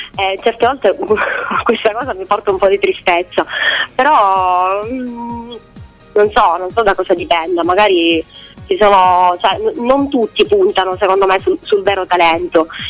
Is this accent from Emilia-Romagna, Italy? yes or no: no; Agrigento, Sicily, Italy; E poi tra l'altro io provengo da Agrigento, sono partita da Catania